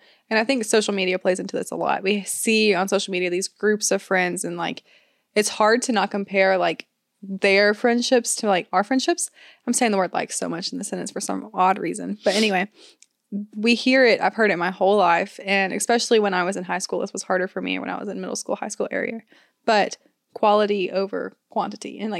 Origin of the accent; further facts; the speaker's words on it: Alabama, United States; Sorry, guys. I'm from Alabama.